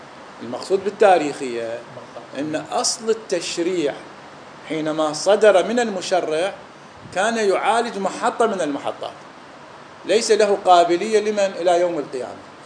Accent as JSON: {"language": "Arabic", "country": "Iraq", "said": "احنا عندنا في العراق"}